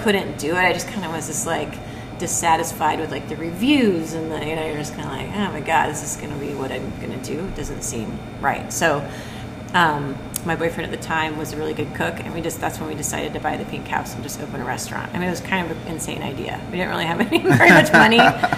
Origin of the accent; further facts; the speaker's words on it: Portland, United States; I grew up in Portland And then I went to Rhode Island for school